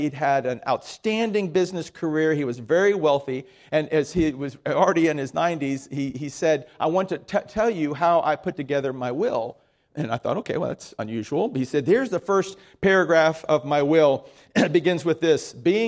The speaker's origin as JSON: {"language": "English", "town": "Miami", "region": "Florida", "country": "United States", "tie": "born or raised there", "said": "But I grew up in Miami where I had to walk through one to go to junior high school, and so I'm not afraid of them."}